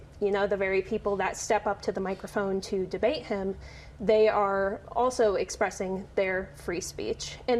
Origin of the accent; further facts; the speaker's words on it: United States; not just like as a student journalist, but as an American in general.